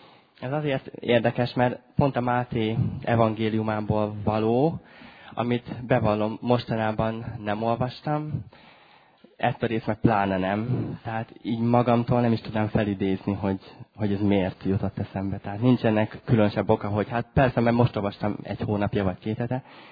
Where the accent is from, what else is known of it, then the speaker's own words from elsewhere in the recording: Debrecen, Hajdú-Bihar, Hungary; also born or lived in Germany; mi egyébként debreceniek vagyunk, feleségem is és én is.